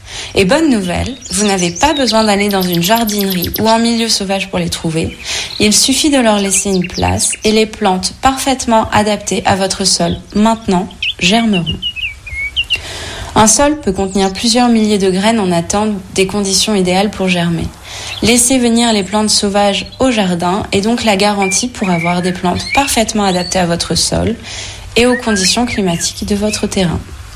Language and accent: French; France; En tant que bon français, chacun d'entre nous a déjà entendu parler de terroir.